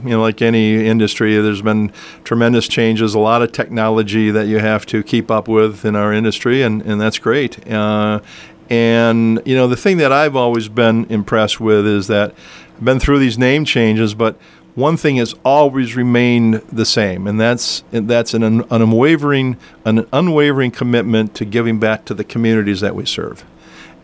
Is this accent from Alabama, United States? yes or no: no; Mendota Heights, Minnesota, United States; also born or lived in South St. Paul; Yeah, I actually grew up in Mendota Heights, not far from the Mendota Bridge.